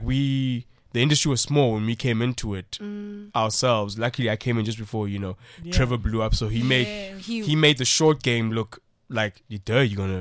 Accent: Durban, KwaZulu-Natal, South Africa; also born or lived in Mount Fletcher; I was born in Durban.

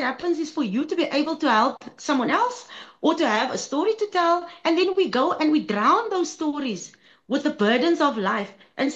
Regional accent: Cape Town, Western Cape, South Africa; growing up in Cape Town with gladde hare kinders as my friends, and then me with my kruse hair

